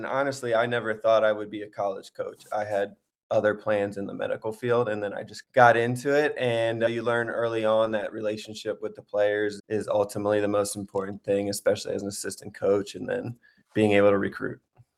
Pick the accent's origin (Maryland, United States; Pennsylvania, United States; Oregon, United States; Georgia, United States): Pennsylvania, United States; Philadelphia; hey, I'm from the Philly area. I can bring people from Philly, New Jersey down to Randolph-Macon